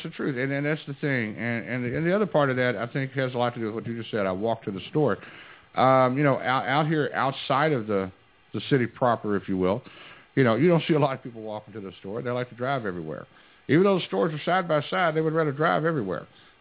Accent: Oklahoma, United States; And folks, I come from Oklahoma. That's where I grew up.

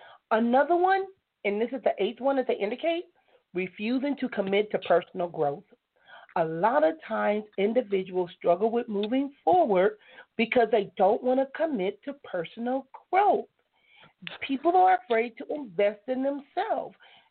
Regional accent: Compton, California, United States; I grew up in Compton, so I know people from all walks of life

